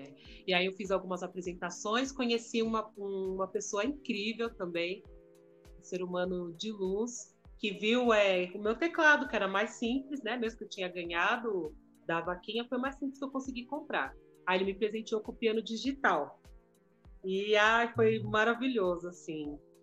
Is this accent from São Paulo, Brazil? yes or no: yes; Guarulhos, São Paulo, Brazil; sou de Guarulhos, do bairro de Bom Sucesso.